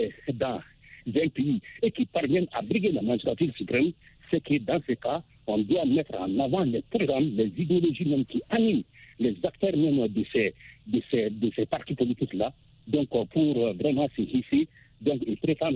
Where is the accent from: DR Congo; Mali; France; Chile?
Mali; Chez nous, au Mali